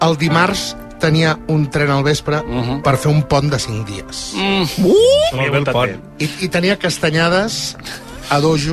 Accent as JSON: {"language": "Catalan", "region": "Catalonia", "country": "Spain", "said": "sóc d'Osona"}